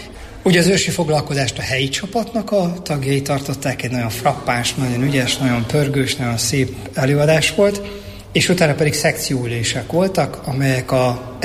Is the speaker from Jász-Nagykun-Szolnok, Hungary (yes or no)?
yes; Jászberény, Jász-Nagykun-Szolnok, Hungary; born there; hiszen jászberényi születésű vagyok.